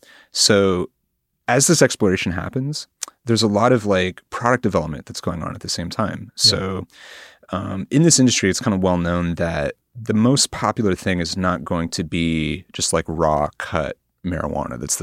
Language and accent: English; Oregon, United States; I grew up in the West Hills and a big part of the West Hills is a giant area called Forest Park, which is actually like one of the largest urban parks in the country.